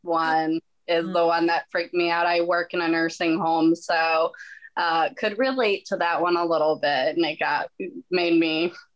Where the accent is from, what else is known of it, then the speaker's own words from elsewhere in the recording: St. Louis, Missouri, United States; I'm from St. Louis.